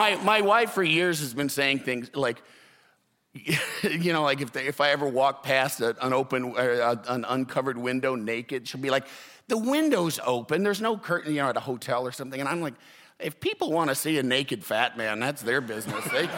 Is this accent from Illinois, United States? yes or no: yes; Illinois, United States; Illinois. I'm from Illinois.